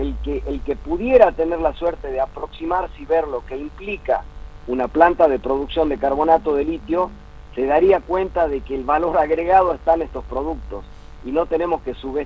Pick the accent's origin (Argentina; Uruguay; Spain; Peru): Argentina; Salta; Nosotros hace mucho tiempo que venimos diciendo, yo soy salteño